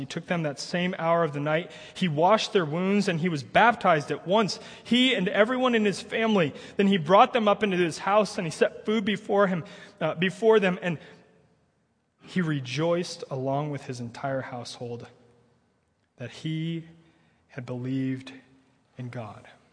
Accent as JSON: {"language": "English", "region": "Midwest", "country": "United States", "said": "maybe because we're from the Midwest"}